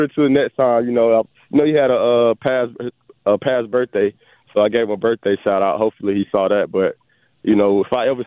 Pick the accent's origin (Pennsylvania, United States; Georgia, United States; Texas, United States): Georgia, United States; Griffin; We had one in my hometown, Griffin, Georgia.